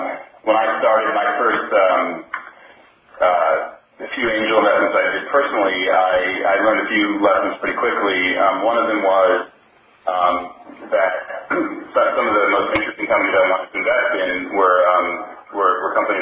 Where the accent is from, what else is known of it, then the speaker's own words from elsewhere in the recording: Ohio, United States; moved away; also born or lived in New York; So I'm originally from Ohio, and I moved to New York, and I was a computer programmer.